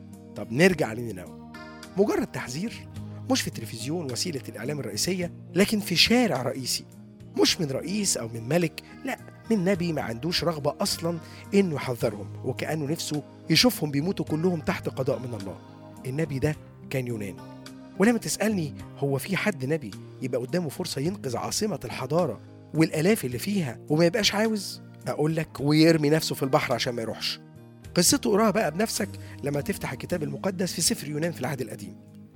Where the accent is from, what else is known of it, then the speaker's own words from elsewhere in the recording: Egypt; مفروض كمصريين كمان كلنا نقدم توبة